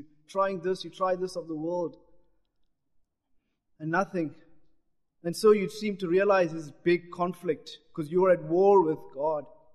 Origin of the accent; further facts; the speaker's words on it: South Africa; born there; I was born in South Africa, and I was born to Christian parents, to Christian godly parents, and brought up in a Christian home.